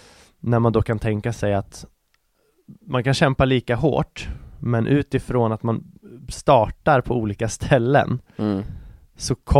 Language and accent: Swedish; Nyköping, Södermanland, Sweden; born there; Jag är född i Nyköping.